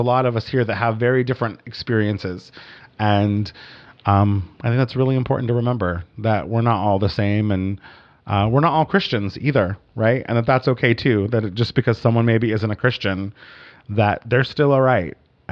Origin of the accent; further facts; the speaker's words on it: Brookings, Oregon, United States; this is my hometown, and there's a lot more homophobia here than I would like to see.